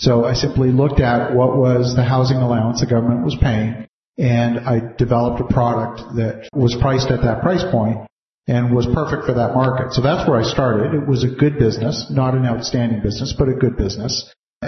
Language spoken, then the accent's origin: English; Canada; for me as a Canadian investing in the U.S.